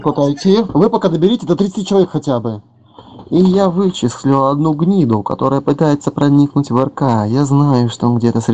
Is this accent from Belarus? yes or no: no; Russia; я не с Украины, и я не белорус. Хоть у меня английско-немецкие корни, но я коренной россиянин и живу в центре. И не буду говорить, что у меня там родословные, все мои предки были простыми крестьянами и трудились на поле.